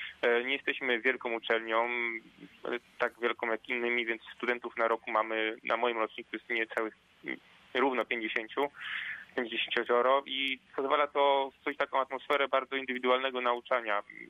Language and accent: Polish; Sandomierz, Świętokrzyskie Voivodeship, Poland; Nie, jestem aż z województwa świętokrzyskiego, z miasta Sandomierz. Pozdrawiam bardzo serdecznie całe moje rodzinne miasto.